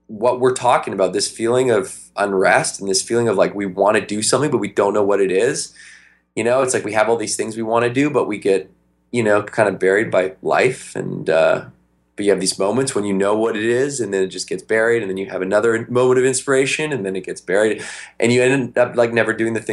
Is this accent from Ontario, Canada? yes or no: no; Victoria, British Columbia, Canada; So we grew up in Victoria, BC, up in Canada.